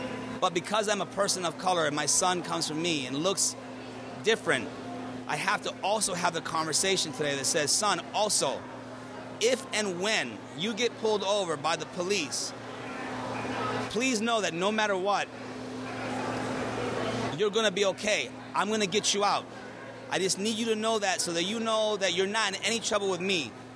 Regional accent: Miami, Florida, United States; now in Vermont, United States; My parents are from Cuba. I'm the first person in my family born here. I'm from Miami. I moved to Vermont.

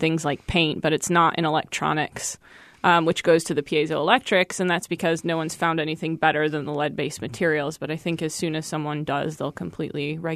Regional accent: Michigan, United States; In Michigan, just outside of Detroit.

